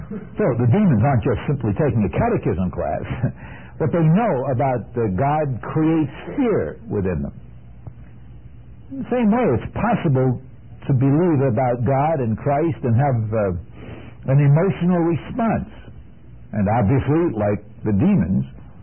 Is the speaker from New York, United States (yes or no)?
yes; New York City, New York, United States; When I was growing up in New York City, I learned a great many historical facts.